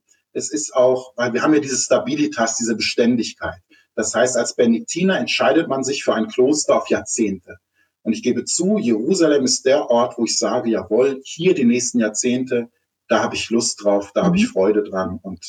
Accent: Stuttgart, Baden-Württemberg, Germany; born there; ich komme aus einer Künstlerfamilie, also ich bin in Stuttgart geboren, aber 14 Mal umgezogen

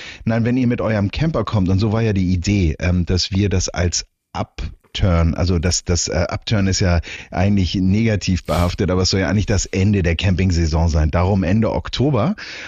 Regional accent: Hamburg, Germany; wir als Hamburger sind ja alle schon mal Barkasse gefahren

